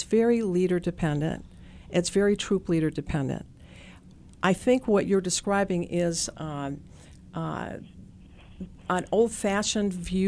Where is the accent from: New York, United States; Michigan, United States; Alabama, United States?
Michigan, United States; Port Huron; I was raised in Port Huron, which is a very big hockey town